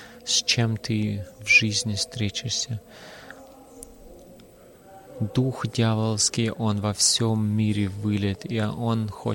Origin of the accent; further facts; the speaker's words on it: Germany; Russian is a second language; я из Германии.